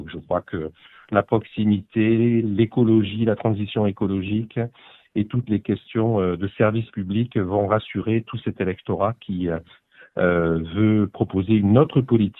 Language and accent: French; Arles, Provence-Alpes-Côte d'Azur, France; Moi, je suis né à Arles, je suis enraciné, je connais ma ville et je ne quitterai jamais ma ville.